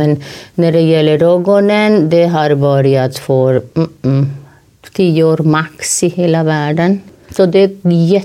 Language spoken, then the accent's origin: Swedish; northern Spain, Spain; Swedish is a second language; moved away as an adult; also born or lived in France; now in Sweden